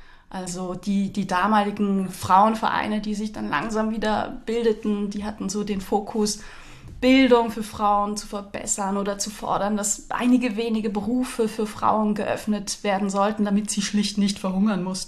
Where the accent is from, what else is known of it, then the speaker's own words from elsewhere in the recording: Eastern Switzerland, Switzerland; Ich komme aus der Ostschweiz. Wir sind doch flotter.